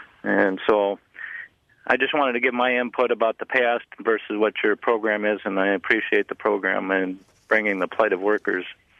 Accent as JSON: {"language": "English", "region": "California", "country": "United States", "tie": "born or raised there", "lives_now": "Duluth, United States", "said": "I grew up on the in the San Joaquin Valley in California, and when I was in school, worked in the tomato fields."}